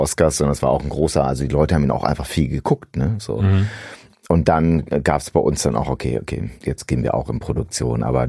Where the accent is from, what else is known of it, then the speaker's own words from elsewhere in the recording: Germany; also als Deutscher finde ich das schon ein bisschen, ich weiß auch nicht, ne?